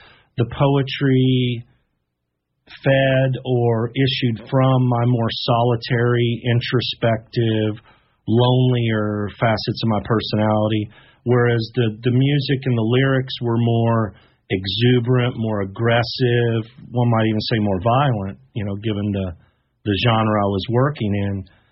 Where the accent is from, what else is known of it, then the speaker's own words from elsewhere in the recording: Louisville, Kentucky, United States; also born or lived in Illinois; This was in Louisville. I was born in Illinois, but we moved to Louisville when I was seven.